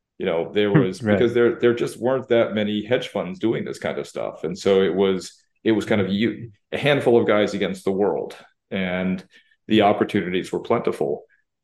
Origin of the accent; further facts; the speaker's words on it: Manhattan, New York, United States; Born and raised in Manhattan. I'm a native. Went to school through high school. Then I went up to Cambridge, Massachusetts for college. Came back to New York.